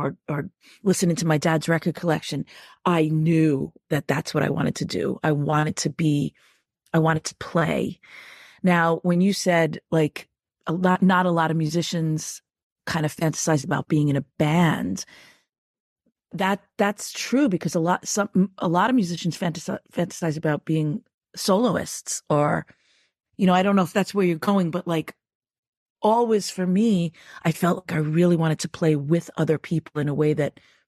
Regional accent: New York, United States; I feel like I grew up Irish in New York, but there's also the other side of me that's 100% New Yorker

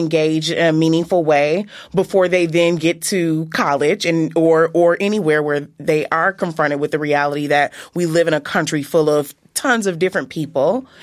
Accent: Chicago, Illinois, United States; I went to a big state school. I'm from Illinois, and there were people from rural Illinois. I'm from Chicago.

